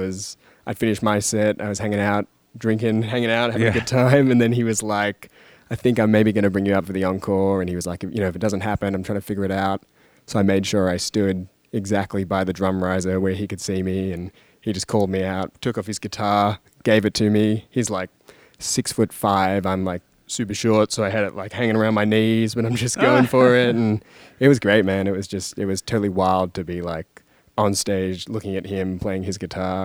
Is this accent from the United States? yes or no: no; Melbourne, Victoria, Australia; I'm from Melbourne. Yeah.